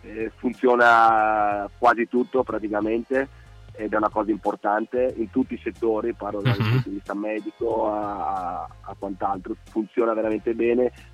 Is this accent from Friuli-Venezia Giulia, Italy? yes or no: yes; Udine, Friuli-Venezia Giulia, Italy; sono friulano, sono di Udine